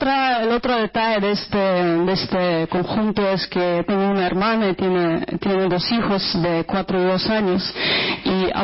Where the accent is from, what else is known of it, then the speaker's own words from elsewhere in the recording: Ukraine; Spanish is a second language; now in Madrid, Spain; soy periodista pues ucraniana, pero llevo un proyecto mediático que se llama Ukraine World Español aquí en Madrid.